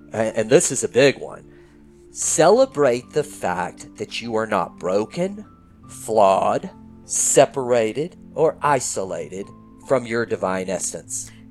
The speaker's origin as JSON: {"language": "English", "region": "Oregon", "country": "United States", "said": "and I came from Oregon."}